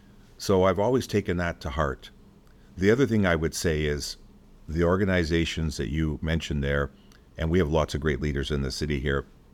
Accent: Newmarket, Ontario, Canada; We grew up in Newmarket, and so my mom and dad were active members of the community.

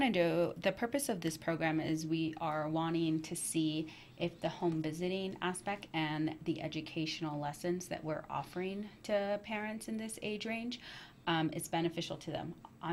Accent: Arizona, United States; And I'm from Tisson Spas, Arizona, which is where I currently reside.

